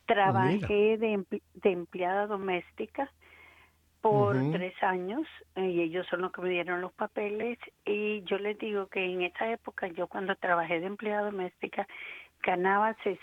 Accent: El Salvador; Así es que yo soy originaria de El Salvador.

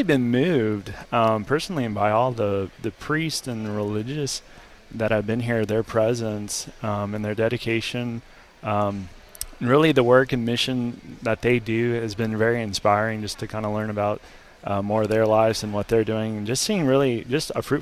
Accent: Texas, United States; Yeah, I've been really proud of my home state, Texas.

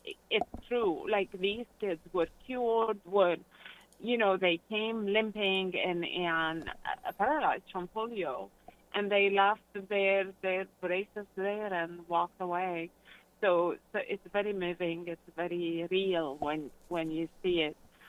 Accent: Lebanon; I grew up in Lebanon, and there's not one favor that we ask him that he did not help us with.

